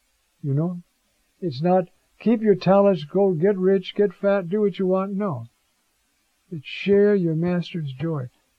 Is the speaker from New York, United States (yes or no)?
yes; New York, United States; Now, I'm a New Yorker. We do that more easily than other parts of the country.